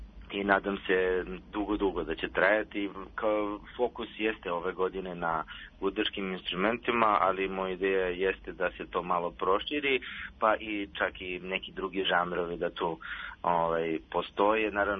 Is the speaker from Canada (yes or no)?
no; Ćuprija, Šumadija and Western Serbia, Serbia; Inače, ja sam rodom iz Ćuprije.